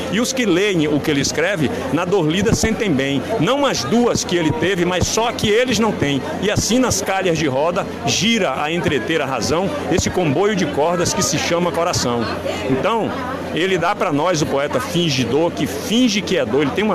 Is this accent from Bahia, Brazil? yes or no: yes; Itabuna, Bahia, Brazil; é um canto que desde criança eu via nas feiras livres, lá na Mangabinha, em Itabuna. Eu nasci no Alto da Lua, que é um ponto alto do bairro da Mangabinha.